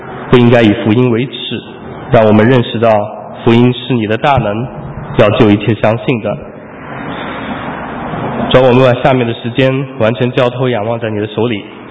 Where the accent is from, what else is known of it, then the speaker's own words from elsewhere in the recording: Shaoxing, Zhejiang, China; now in United States; 在我的老家浙江绍兴一个小村庄里面，